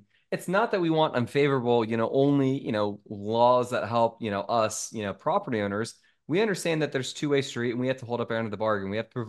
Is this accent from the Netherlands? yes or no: no; California, United States; I'm from Northern California.